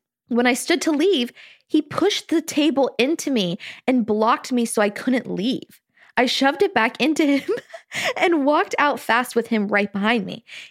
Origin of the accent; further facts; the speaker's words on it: California, United States; now in Provo, United States; So I'm from Southern California, and I recently moved to Provo in August.